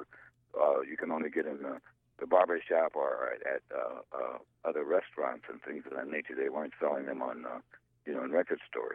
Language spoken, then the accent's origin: English; Monrovia, California, United States; I grew up in the Monrovia, California, is in Los Angeles County, and I grew up there up until probably around my 20 years.